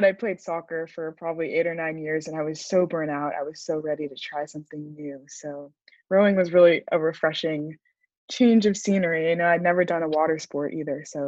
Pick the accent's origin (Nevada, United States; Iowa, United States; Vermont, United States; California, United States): California, United States; Sacramento; I'm from Sacramento, California, and I am a Black woman rower.